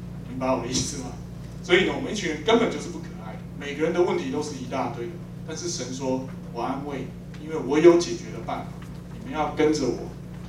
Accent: China; 我们中国人是很有智慧的

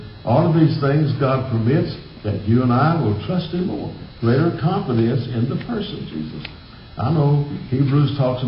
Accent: Hearn, Texas, United States; I was pastor at 18, just outside of my hometown of Hearn, Texas.

